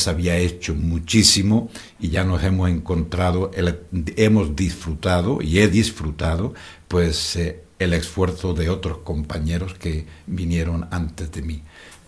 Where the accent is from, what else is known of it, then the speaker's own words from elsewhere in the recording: Almería, Andalusia, Spain; moved away as an adult; era un sacerdote joven en mis 20 y tantos años, y yo no había dormido como español, andaluz, soy almeriense.